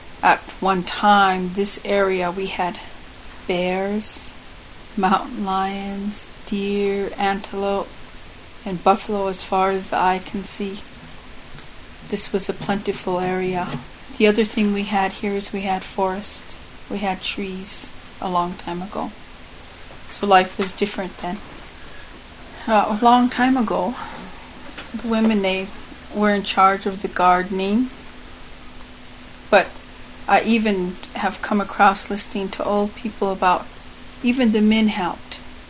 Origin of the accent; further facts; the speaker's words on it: North Dakota, United States; I'm from the Standing Rock Sioux Tribe. I live in Fort Yates, North Dakota.